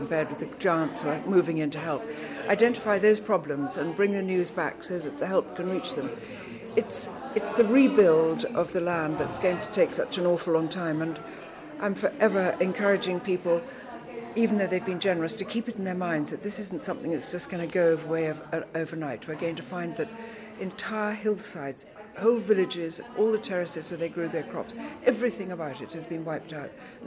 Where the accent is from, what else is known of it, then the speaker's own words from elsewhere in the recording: Hong Kong; also born or lived in India / Malaya; I was born in India and brought up in Hong Kong and Malaya, as it was then.